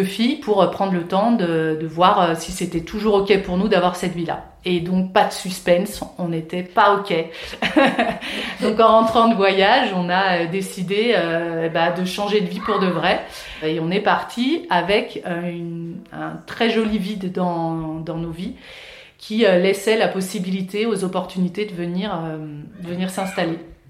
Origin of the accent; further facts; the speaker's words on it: Lyon, Auvergne-Rhône-Alpes, France; moi je suis lyonnaise voilà, de naissance. J'ai vécu à Lyon du coup jusqu'à mes 38 ans.